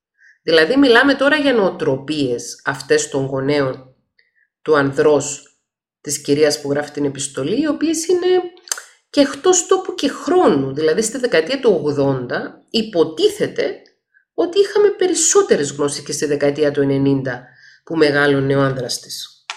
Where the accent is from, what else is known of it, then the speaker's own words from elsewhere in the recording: Cyprus; εγώ που μεγάλωσα στην Κύπρο σε μια επαρχιακή πόλη